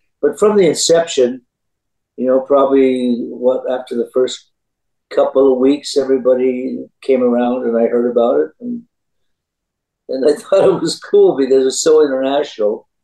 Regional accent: Ottawa, Ontario, Canada; born there; I was born in Ottawa, Canada.

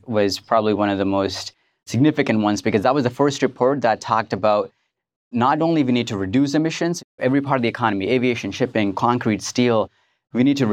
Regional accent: Southeast India, India; So I grew up in Southeast India

